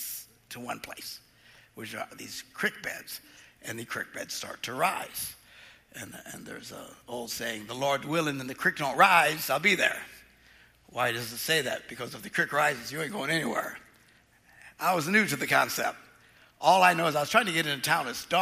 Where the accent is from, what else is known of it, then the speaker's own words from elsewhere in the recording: Green Bay, Wisconsin, United States; I don't know. I'm from Green Bay. What's a riptide?